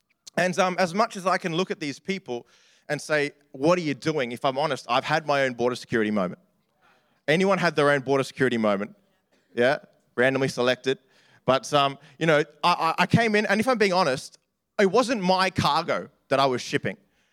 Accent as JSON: {"language": "English", "town": "Sydney", "region": "New South Wales", "country": "Australia", "lives_now": "Perth, Australia", "said": "we're from Sydney, and Sydney has, we're Sri Lankan by descent."}